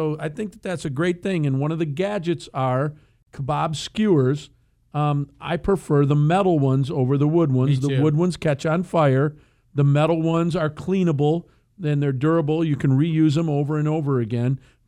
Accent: Gun Lake, Michigan, United States; when I grew up on Gun Lake, which is a lake south of Grand Rapids here

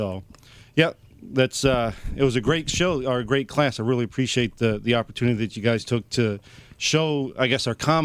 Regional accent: Louisiana, United States; But I'm originally from Louisiana

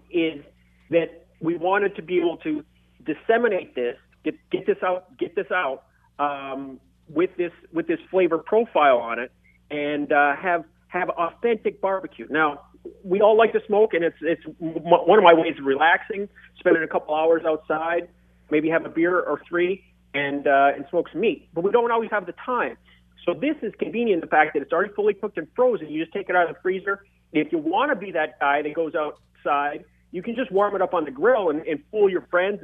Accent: Marquette, Michigan, United States; I'm born and raised in Marquette, Michigan. Maybe you can sense it in my voice a little bit.

